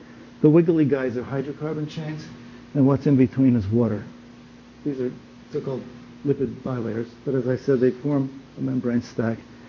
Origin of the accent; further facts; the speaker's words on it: New York, United States; I'm from New York, you don't have to be polite.